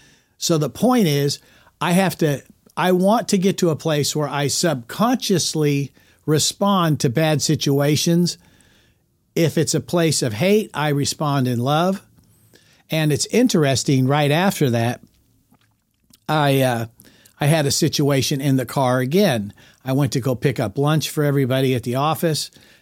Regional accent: Los Angeles, California, United States; moved away; the traffic and automobile type situations that I grew up with in Los Angeles, not making excuses, but sometimes I drive like I'm from Los Angeles and I've been gone there for 50 years

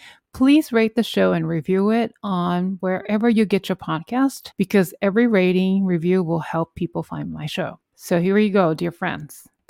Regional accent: New York City, New York, United States; I think obviously you're both pianists and we're both from New York City.

